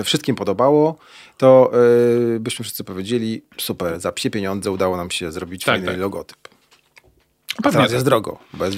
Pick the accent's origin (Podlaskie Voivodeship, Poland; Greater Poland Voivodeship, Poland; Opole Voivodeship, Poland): Greater Poland Voivodeship, Poland; Poznań; Jak powiem, że jestem z Poznania